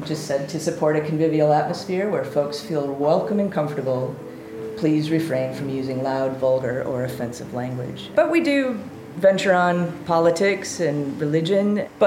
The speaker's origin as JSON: {"language": "English", "region": "Wisconsin", "country": "United States", "tie": "born or raised there", "said": "Well, I grew up in Wisconsin, so there's a little bit of the link to the Happy Days TV show with that."}